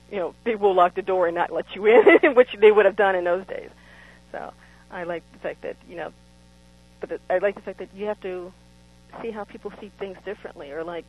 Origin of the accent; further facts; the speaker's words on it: United States; as an American, it's very easy to see in Americans that we have a very small window of memory